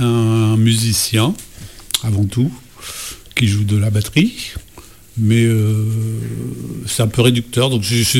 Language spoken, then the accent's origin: French; Paris, Île-de-France, France; born there; also born or lived in Beaujolais; Je suis né à Paris, effectivement, et j'ai habité la région parisienne pendant quelques décennies.